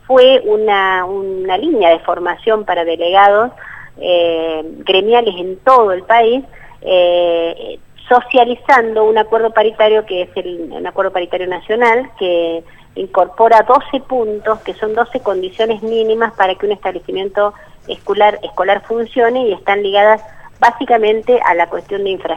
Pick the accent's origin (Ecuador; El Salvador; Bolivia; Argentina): Argentina; La Pampa; pero soy de La Pampa y es un problema bastante similar